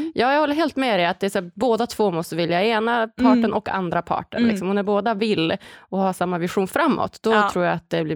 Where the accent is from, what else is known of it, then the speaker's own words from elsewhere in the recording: Umeå, Västerbotten County, Sweden; Liksom, från början, typ under gymnasiet och hemma i Umeå